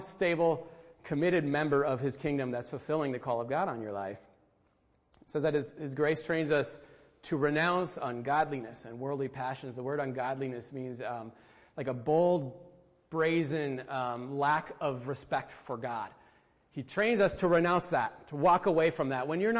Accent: United States; I'm American. I can buy it.

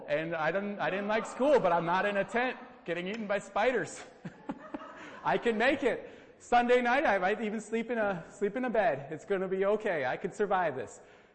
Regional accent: Green Bay, Wisconsin, United States; so I'm from Green Bay, for those who don't know, and we would go to Door County like every weekend in summer to go camping. You know, we're good Wisconsinites, and go up north.

